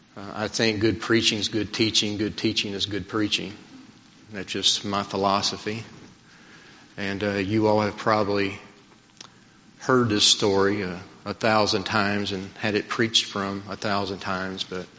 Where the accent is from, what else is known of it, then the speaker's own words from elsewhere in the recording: Kentucky, United States; Now, I'm old hillbilly from Kentucky, and my vocabulary sometimes is not the strongest in the world.